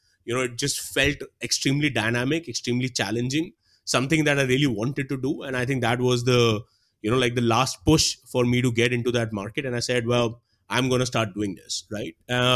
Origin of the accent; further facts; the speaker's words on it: Delhi, India; also born or lived in London; I'm from Delhi, went to IIT Delhi for my engineering.